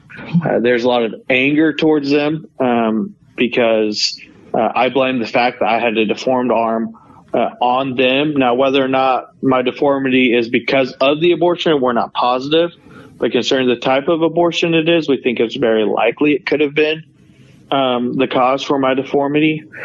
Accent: Norman, Oklahoma, United States; also born or lived in South Korea; Yeah, so you mentioned I was born in South Korea. When I was about 13 months old, though, I was adopted, and I was brought over to live in the States. I grew up in Oklahoma, Norman, Oklahoma.

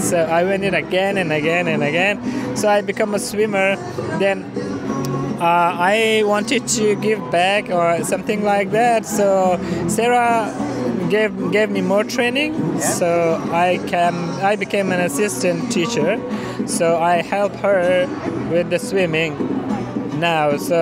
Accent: Afghanistan; now in Australia; I'm originally from Afghanistan. I arrived in Australia in 2017.

